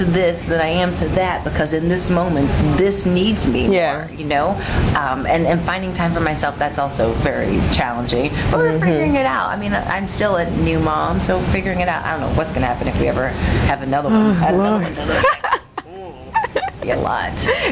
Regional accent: Texas, United States; accent: Texan; Or sometimes I call it that deal, which, see, there's my accent coming out.

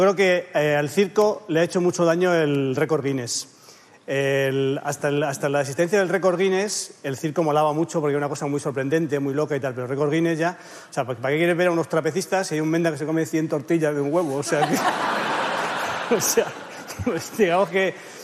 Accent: Madrid, Community of Madrid, Spain; En mi pueblo, en mi barrio, Carabanchel, de que los niños dijéramos tacos, estaba bien, era gracioso.

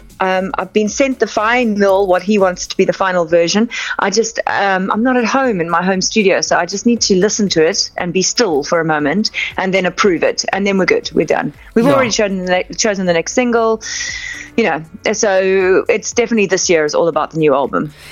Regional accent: Cape Town, Western Cape, South Africa; I grew up in Cape Town, so that was okay. Every school holiday.

